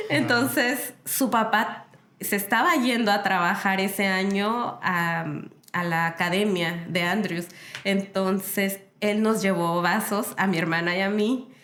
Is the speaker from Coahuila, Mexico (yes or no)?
no; Montemorelos, Nuevo León, Mexico; also born or lived in Chiapas; Pues yo nací en Chiapas, pero crecí aquí en Montemorelos. Mis papás trabajaron aquí toda la vida, ya se jubilaron.